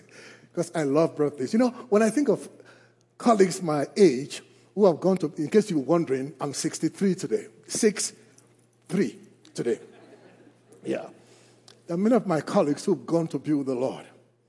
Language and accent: English; Liberia; in case you think you are hearing an accent, nah, I am from the Republic of Liberia in West Africa, where my life was influenced by missionaries.